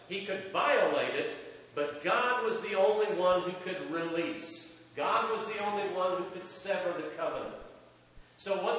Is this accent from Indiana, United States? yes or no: yes; Indiana, United States; born there; I was born in Indiana.